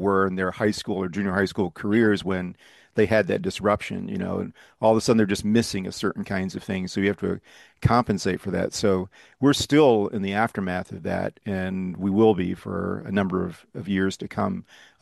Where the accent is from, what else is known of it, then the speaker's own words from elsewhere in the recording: Dallas, Texas, United States; Well, I was born and raised in Dallas, Texas. Went to the University of Texas in undergraduate